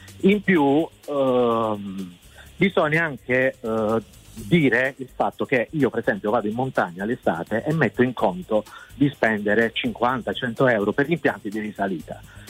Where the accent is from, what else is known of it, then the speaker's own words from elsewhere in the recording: Polignano a Mare, Apulia, Italy; noi che siamo di Polignano